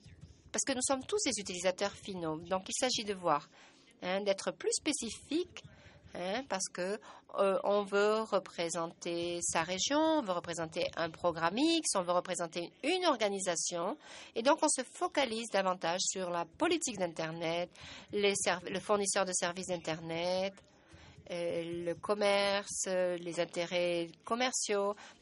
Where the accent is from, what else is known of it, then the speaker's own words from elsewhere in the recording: Tanzania; Je viens de Tanzanie.